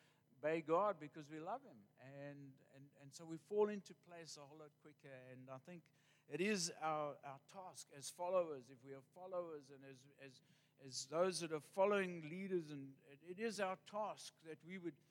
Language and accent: English; Port Elizabeth, Eastern Cape, South Africa; now in East London, South Africa; We come from Port Elizabeth. It's quite laid back, I would say. Way more laid back than Cape Town.